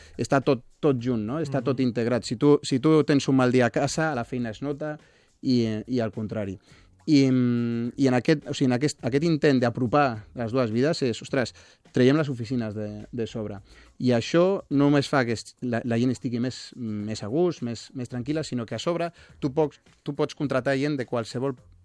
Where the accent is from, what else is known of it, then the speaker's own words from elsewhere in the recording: Santander, Cantabria, Spain; Catalan is a second language; Mira, jo soc de Santander i sempre tinc allí la...